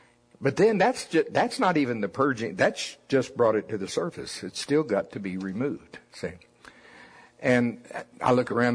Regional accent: the South, United States; Yeah, I'm from the South, okay?

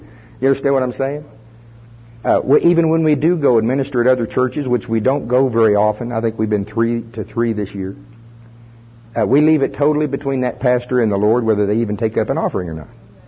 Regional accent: Oklahoma, United States; I'm from Pottawatomie County, Oklahoma. We started this ministry in our living room.

